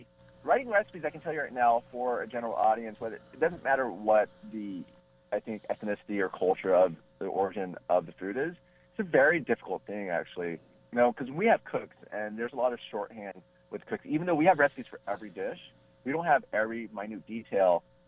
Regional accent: Texas, United States; We make a savory beignet because we're from Texas.

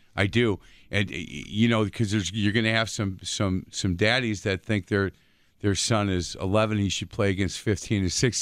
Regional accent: Ireland; I'm an Irish guy that can talk

